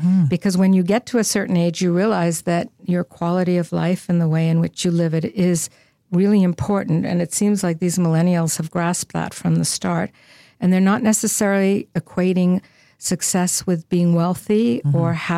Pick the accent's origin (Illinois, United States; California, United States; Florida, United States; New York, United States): New York, United States; I was born in New York City and raised the first 17 years of my life in the surroundings. So most of my family and everybody lived in the city, and I lived just outside and went to school there.